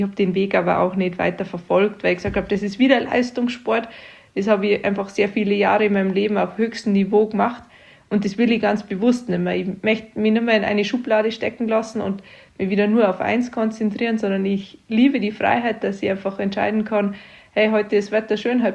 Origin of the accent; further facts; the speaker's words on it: Garmisch-Partenkirchen, Bavaria, Germany; Also ich komme ja aus Garmisch-Partenkirchen, bin da geboren und aufgewachsen und mit 2 Jahren das erste Mal auf Ski gestanden.